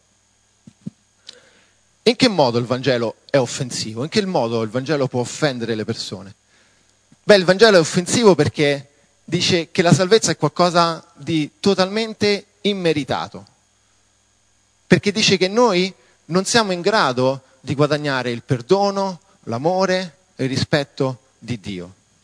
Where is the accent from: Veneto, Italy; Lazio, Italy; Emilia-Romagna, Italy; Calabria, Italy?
Lazio, Italy; Rome; sono di Roma